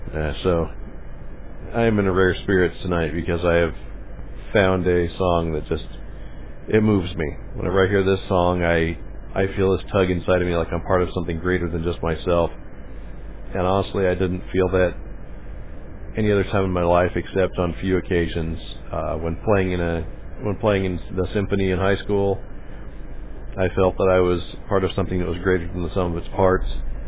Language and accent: English; United States; I am an American who's interested in our history and has studied it at length